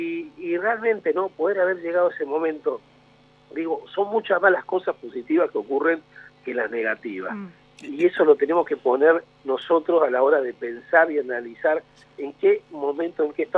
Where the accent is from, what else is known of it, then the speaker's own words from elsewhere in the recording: Córdoba, Argentina; yo soy cordobés